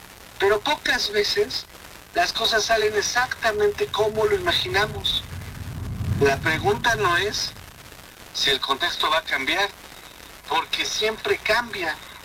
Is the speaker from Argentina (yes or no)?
no; Hidalgo, Mexico; yo soy hidalguense, muy orgullosamente un hidalguense